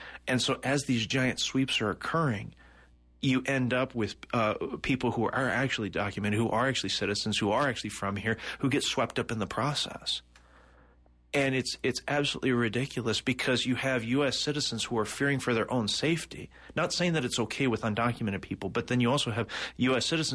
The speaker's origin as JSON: {"language": "English", "town": "McMinnville", "region": "Oregon", "country": "United States", "said": "I'm originally from McMinnville, Oregon. It's almost impossible for me to convince people back home that we're not being invaded."}